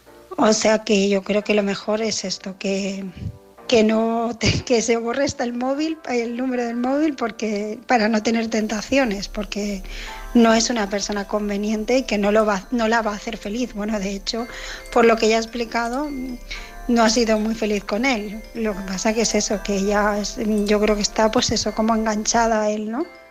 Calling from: Barcelona, Catalonia, Spain; de Barcelona

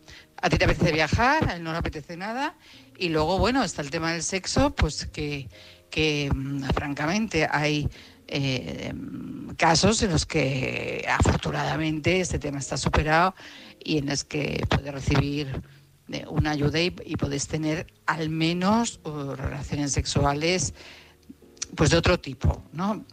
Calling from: Madrid, Community of Madrid, Spain; corresponsal de Madrid.

